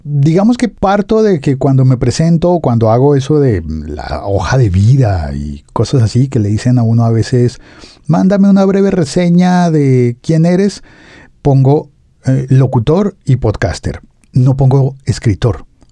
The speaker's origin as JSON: {"language": "Spanish", "town": "Bogotá", "region": "Bogotá Capital District", "country": "Colombia", "said": "Yo soy bogotano y hay un montón de cosas que daban vergüenza."}